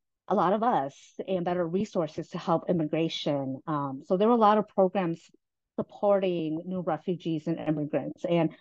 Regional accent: La Crosse, Wisconsin, United States; I grew up in La Crosse, and there's 8 of us.

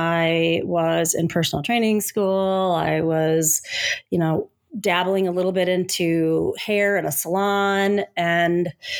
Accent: Davenport, Iowa, United States; also born or lived in Waterloo, Iowa; Well, I was born in Iowa, in Waterloo, Iowa. And my family moved to the Quad Cities, which is partially Iowa, partially Illinois. So it would be Davenport, Bettendorf, Rock Island, and Moline.

